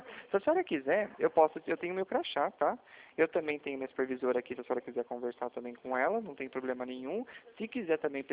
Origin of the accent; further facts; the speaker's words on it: Limeira, São Paulo, Brazil; Isso, ó, eu sou aqui de Limeira, tá? Eu sou do interior de São Paulo